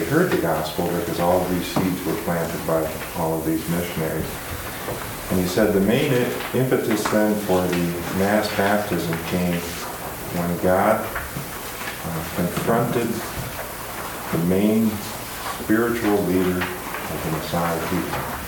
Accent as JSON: {"language": "English", "town": "Hallock", "region": "Minnesota", "country": "United States", "said": "I'm from Hallock, Minnesota."}